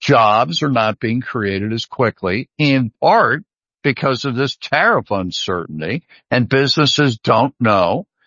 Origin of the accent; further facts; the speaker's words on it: United States; As an American, I'm embarrassed to have my president say stuff like